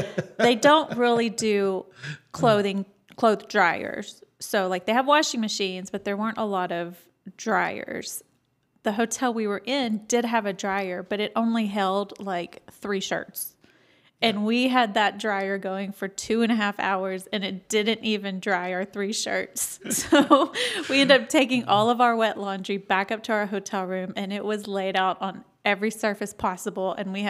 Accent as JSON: {"language": "English", "region": "Gulf Coast", "country": "United States", "tie": "born or raised there", "said": "But we went in June and I can say growing up on the Gulf Coast of the United States, I felt like I was back home in Japan."}